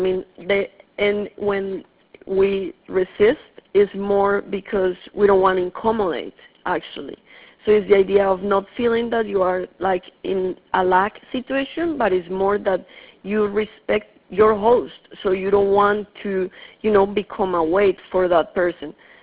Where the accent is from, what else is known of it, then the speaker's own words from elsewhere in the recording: Colombia; Well, I grew up in Colombia, and I come from a family that is from a specific region that is considered one of the most friendly people there.